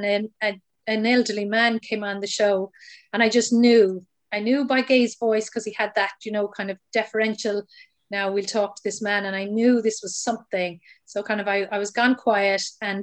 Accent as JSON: {"language": "English", "town": "Cork", "region": "Munster", "country": "Ireland", "said": "I came home and from Dublin and to Cork."}